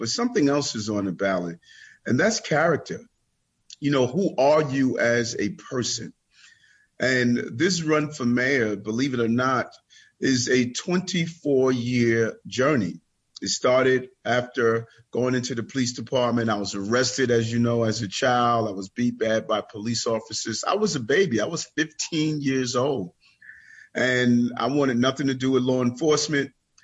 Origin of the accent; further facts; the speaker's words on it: Queens, New York, United States; also born or lived in Brooklyn; Yes, in South Jamaica, Queens, right outside of St. Albans, Queens.